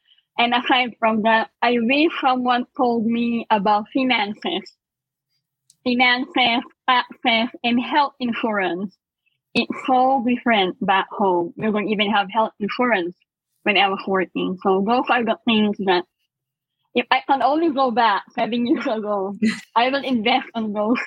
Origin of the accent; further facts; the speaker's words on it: Philippines; moved away; Okay, so since I came from the Philippines, I made a lot of plans.